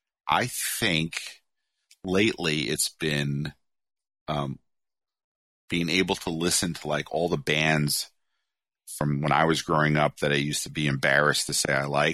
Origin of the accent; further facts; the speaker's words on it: New Jersey, United States; Like I said, I'm from North Jersey.